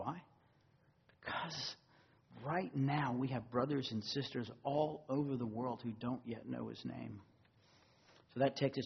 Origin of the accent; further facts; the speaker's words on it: Texas, United States; I grew up in Texas, kind of a small state, no struggle with pride in that state at all.